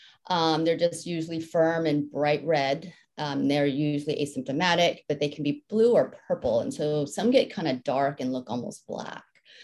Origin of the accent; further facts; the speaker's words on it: Villa Park, California, United States; also born or lived in New Jersey / Fullerton; I was born in New Jersey, moved to Orange County at the age of about 4 or 5, lived in Fullerton till 3rd grade, and then moved to Villa Park.